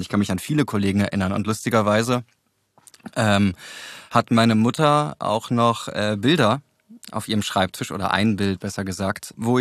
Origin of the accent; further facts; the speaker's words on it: Berlin, Germany; born there; Ich bin geboren in Charlottenburg-Wilmersdorf im Martin-Luther-Krankenhaus an einem Mittwoch.